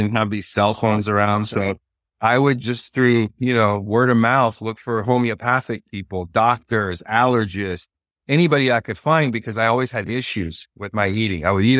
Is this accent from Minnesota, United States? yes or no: no; Washington, District of Columbia, United States; so I grew up in Washington, D.C.